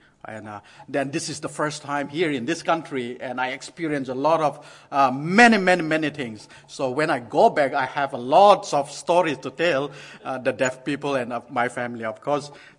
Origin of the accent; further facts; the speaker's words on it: Northeast India, India; English is a second language; I'm from India, Northeast. I born and brought, raised in a Christian family in Northeast India.